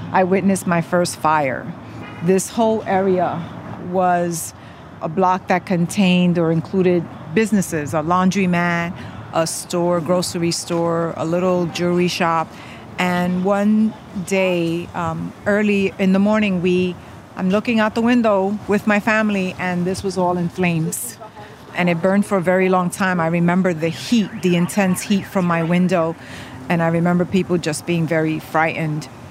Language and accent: English; New York City, New York, United States; I grew up in the South Bronx in the 1970s, during the time of the fires. To me, it was home.